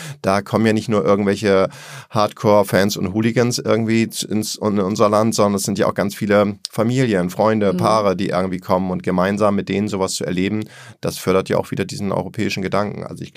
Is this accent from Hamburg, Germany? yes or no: yes; Hamburg, Germany; ob ich jetzt irgendwie als Hamburger in Lyon oder Turin oder Mailand oder in Prag irgendwie bin.